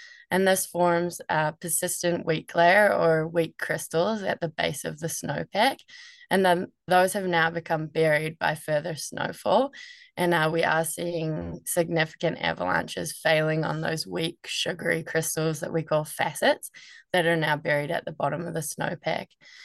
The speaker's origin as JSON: {"language": "English", "country": "New Zealand", "said": "Obviously from my accent, you can tell that I'm from New Zealand"}